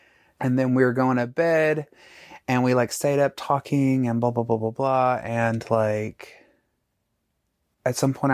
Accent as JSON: {"language": "English", "region": "Alabama", "country": "United States", "tie": "born or raised there", "said": "I grew up in North Alabama in a tiny town with, like I graduated with, 70 people, I think."}